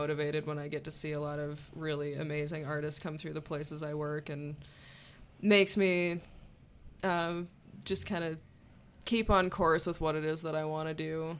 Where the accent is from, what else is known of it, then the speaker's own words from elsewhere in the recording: South Dakota, United States; I come from South Dakota originally, and I moved up to the Twin Cities about 10 years ago to go to school.